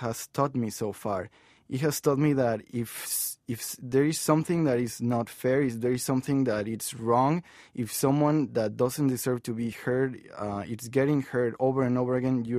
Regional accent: Mexico; I was born in Mexico and because I am Mexican.

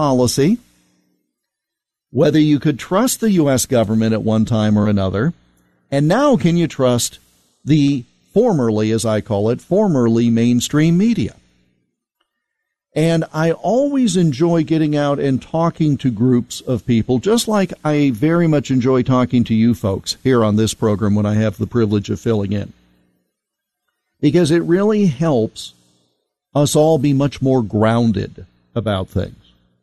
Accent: Iowa, United States; I was born in Iowa, raised in Iowa. I have lived in this state my entire life.

